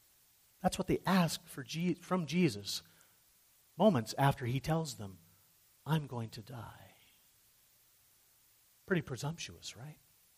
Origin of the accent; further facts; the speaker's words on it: Canada; And you wouldn't dare, as a Canadian, be the first to rush up there, would you?